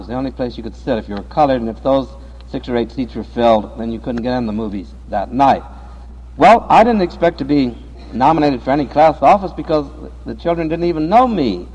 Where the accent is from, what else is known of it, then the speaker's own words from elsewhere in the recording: Joplin, Missouri, United States; born there; I was born in Joplin, Missouri, but I belonged to a family that was always moving.